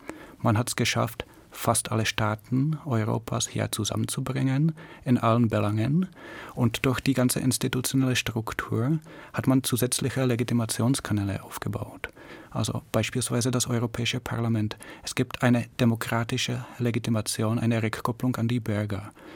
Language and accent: German; Czechia; ich bin aus Tscheche jeden Tag nach Bayern zur Schule gefahren, in Tschechien habe ich geschlafen